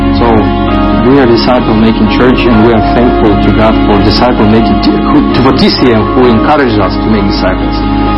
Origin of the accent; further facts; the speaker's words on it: Minsk, Belarus; English is a second language; I'm from Belarus, Minsk, and I'm a pastor of New Covenant Church. I was born in a non-Christian family.